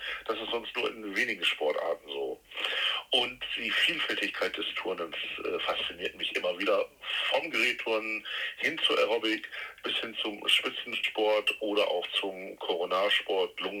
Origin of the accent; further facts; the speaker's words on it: Leer, Lower Saxony, Germany; born there; 56 Jahre alt, bin gebürtig aus Leer, wohne seit über 35 Jahren in Luga, fühle mich da sauwohl in Luga